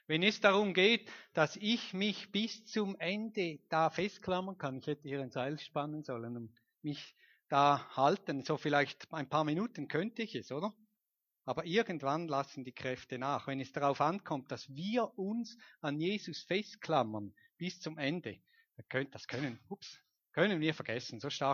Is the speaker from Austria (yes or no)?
no; Switzerland; wir sind Schweizer und wir leben ja nicht von der Hand in den Mund